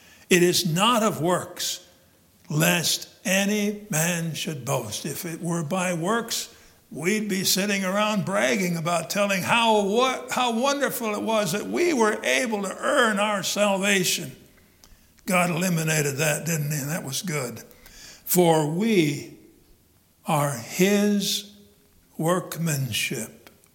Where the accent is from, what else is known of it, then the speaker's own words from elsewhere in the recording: Midwest, United States; I grew up in the Midwest, so if I don't sound like some of you where you grew up, that's probably some of the reason.